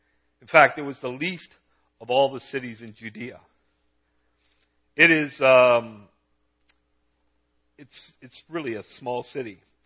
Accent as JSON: {"language": "English", "town": "Dunnville", "region": "Ontario", "country": "Canada", "tie": "born or raised there", "lives_now": "Wainfleet, Canada", "said": "I grew up in Dunville, now in Waynefleet."}